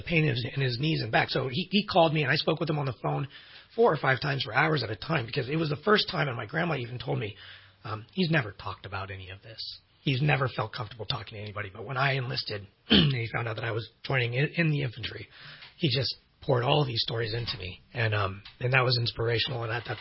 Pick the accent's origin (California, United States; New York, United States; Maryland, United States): California, United States; And I grew up sailing on the San Francisco Bay with him and my father.